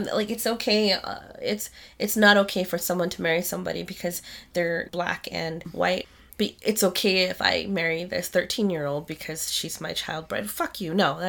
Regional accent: United States; While I am an American, I was born here, I was raised here. My bloodline goes way back to Cambodia.

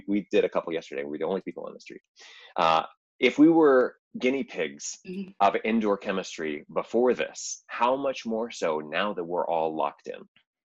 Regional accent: United States; because I'm American and I like to shorten things

